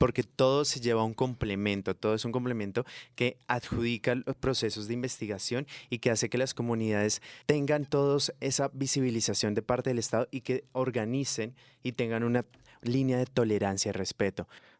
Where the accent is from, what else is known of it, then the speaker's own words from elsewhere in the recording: Colombia; como colombianos